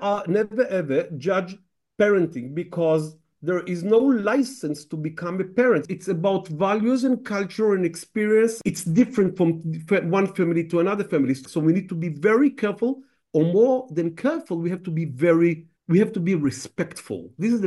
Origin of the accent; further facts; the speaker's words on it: Israel; English is a second language; I'm from Israel.